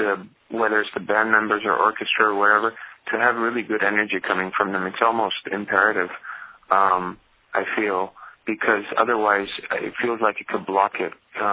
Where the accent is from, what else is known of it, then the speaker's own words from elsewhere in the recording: Los Angeles, California, United States; to me was as a young adult growing up in Los Angeles, was a huge wake-up call.